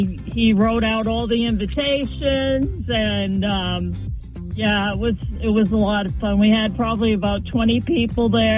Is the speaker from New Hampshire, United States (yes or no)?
yes; Barrington, New Hampshire, United States; I'm from Barrington, New Hampshire.